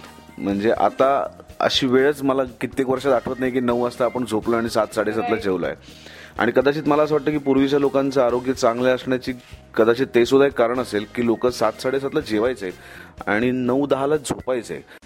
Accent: Pune, Maharashtra, India; रोडला ताराबाई काहीतरी समथिंग असं एक नर्सिंग होम होतं जिकडे माझा जन्म झाला. आणि आय एम व्हेरी हॅपी की मी एक पक्का पुणेरी आहे.

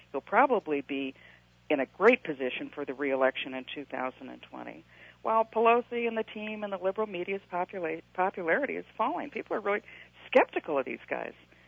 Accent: United States; Yeah, and politics aside, I'm an American, and I'm kind of ashamed at the fact that my country and my leadership in Washington are such children that they can't figure this out

